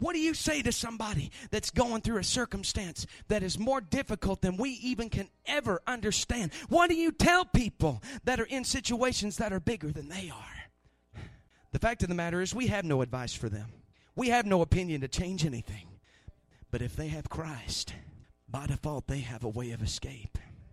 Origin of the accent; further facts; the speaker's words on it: United States; why was I born and raised in Campbell County?